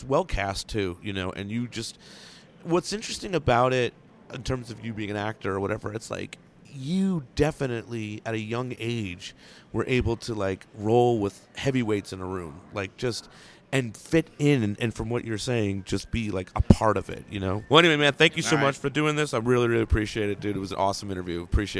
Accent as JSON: {"language": "English", "region": "New Jersey", "country": "United States", "tie": "born or raised there", "said": "being a kid and growing up in Jersey, you know, Jackie Gleason and The Honeymooners was such a big thing for me."}